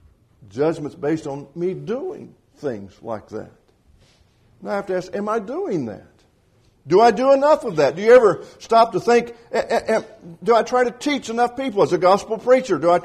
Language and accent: English; Indiana, United States; now in Atlanta, United States; We moved from Indiana to Atlanta, Georgia in 1993. being a big Indiana basketball fan, and at that time, one of my favorite players had played at the high school where I did, or went to high school in southern Indiana.